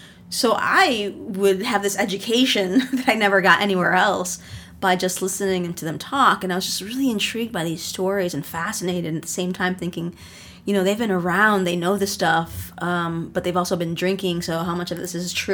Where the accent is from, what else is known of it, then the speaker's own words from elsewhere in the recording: Chicago, Illinois, United States; And so doing a lot of work and research and just being there, really, from growing up in Chicago, that kind of all shaped it all.